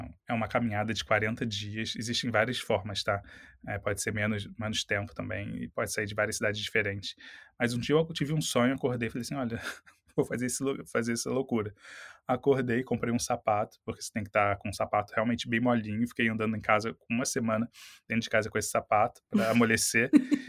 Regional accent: Brazil; Alô, e você é da onde? Eu falei, sou do Brasil. Ela era brasileira também.

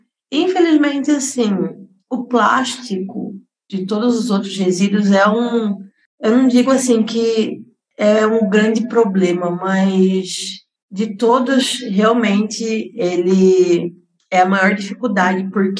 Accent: Mato Grosso do Sul, Brazil; now in São Paulo, Brazil; Eu vim do Mato Grosso do Sul e eu sou designer gráfico, então, assim, eu vim para São Paulo sem conhecer nada, sem conhecer ninguém.

